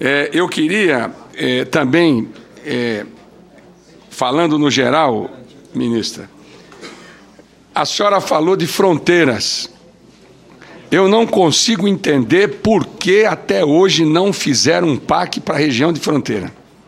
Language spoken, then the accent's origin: Portuguese; Mato Grosso do Sul, Brazil; eu sou de Mato Grosso do Sul